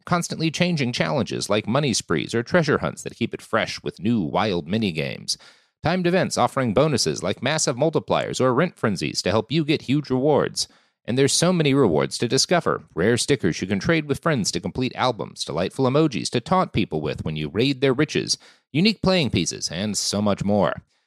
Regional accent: Oklahoma, United States; I come from Oklahoma, boy.

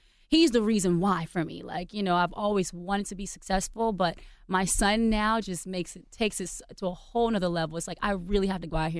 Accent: Decatur, Georgia, United States; I'm from Decatur, Georgia. You mm-hmm. know, and in a sense, being a military baby helped me out so much

